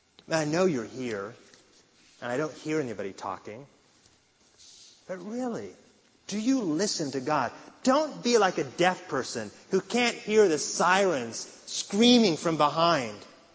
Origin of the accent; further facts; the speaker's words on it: Oregon, United States; And growing up in Oregon, I didn't know a lot of Christians.